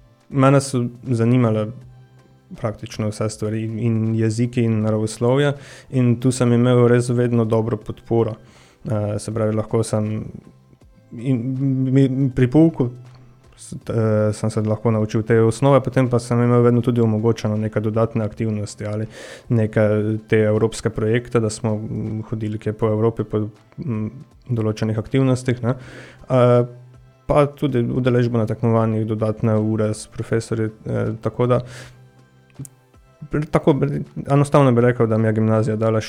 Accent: Radenci, Mura, Slovenia; Jaz sem iz Radenca, se pravi 20 minut za avtobusom smo imeli lepo povezavo.

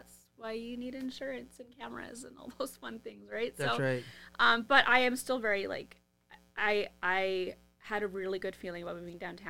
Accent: Vancouver, British Columbia, Canada; Like, I grew up in Vancouver.

